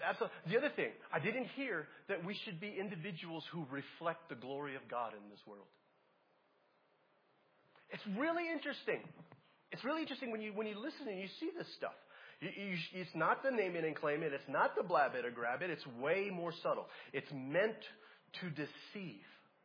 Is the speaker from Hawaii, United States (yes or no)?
yes; Hawaii, United States; I'm from Hawaii and I forgot water.